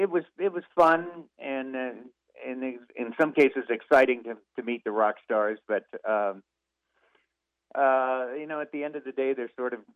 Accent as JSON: {"language": "English", "town": "Los Angeles", "region": "California", "country": "United States", "tie": "born or raised there", "lives_now": "Louisville, United States", "said": "Then I did a short stint in my hometown of Los Angeles, then Denver, Colorado, then Cincinnati, Houston, Kansas City, and a short stint in Northern Ohio."}